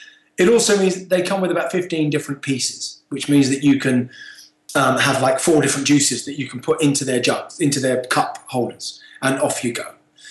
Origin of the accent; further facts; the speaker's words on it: Peckham, London, United Kingdom; I grew up in Peckham in London.